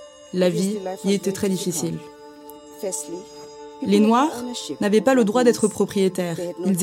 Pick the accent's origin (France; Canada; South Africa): South Africa; Mamelodi, Gauteng; Je suis né en 1969 à Mamelodi, un township à 20 km de la capitale de l'Afrique du Sud, Pretoria.